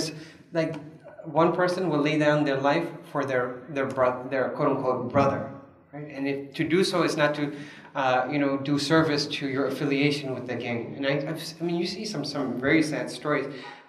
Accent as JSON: {"language": "English", "town": "Chicago", "region": "Illinois", "country": "United States", "tie": "born or raised there", "said": "So I grew up in Chicago, right, in the city."}